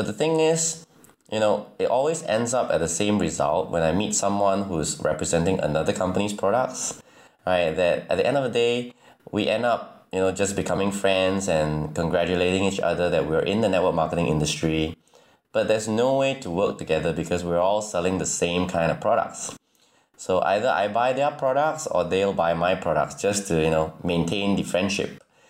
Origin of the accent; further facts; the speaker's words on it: Singapore; All right, so I come from Singapore, the Lion City, or they call it the Garden City.